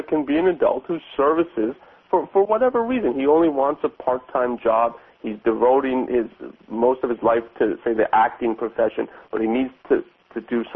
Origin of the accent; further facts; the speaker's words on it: Canada; in other countries, I'm from Canada, I've been in this kind of situation.